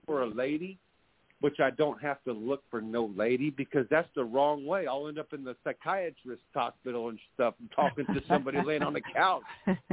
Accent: California, United States; I'm from California

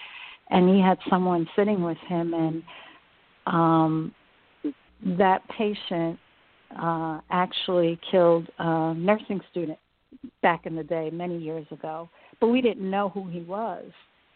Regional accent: Brooklyn, New York, United States; I was born in Brooklyn, New York.

